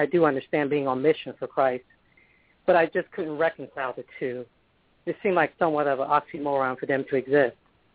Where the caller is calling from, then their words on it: Atlanta, Georgia, United States; Yes, my name is … I'm calling from Atlanta.